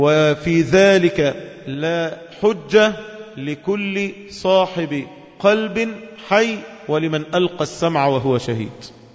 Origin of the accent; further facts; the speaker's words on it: Egypt; بلادنا مصر